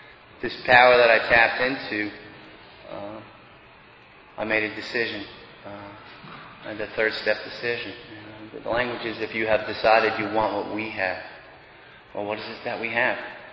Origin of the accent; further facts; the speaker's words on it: New York, United States; I was raised on Long Island. There's a lot of money on Long Island, but I was on the other side of the tracks. Last of seven kids, Irish family.